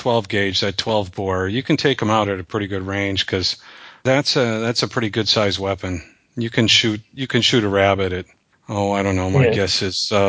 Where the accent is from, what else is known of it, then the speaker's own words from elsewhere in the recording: Minnesota, United States; Oh, I used to shoot birds all the time as a kid, duck hunting and pheasant hunting growing up in Minnesota, mostly pheasant hunting.